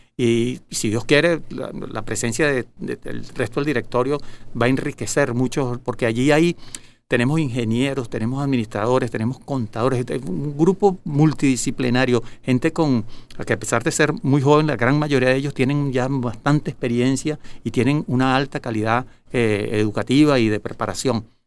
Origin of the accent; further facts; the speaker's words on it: Venezuela; nosotros como venezolanos, en esta situación que está viviendo el país